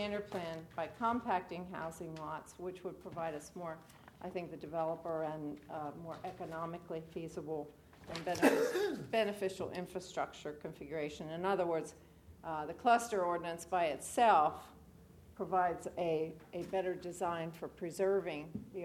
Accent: Milton, Delaware, United States; I am from Milton, Delaware

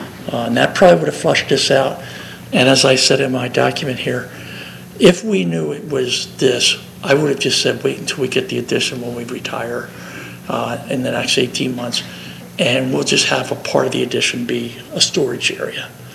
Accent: Maryland, United States; because we're from Maryland, we said we're going to be looking as Delaware as our home.

